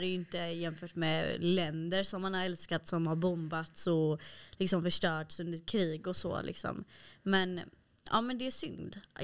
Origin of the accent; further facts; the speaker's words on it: Småland, Sweden; Du kommer ju från Stockholm och sen är jag uppvuxen i Småland.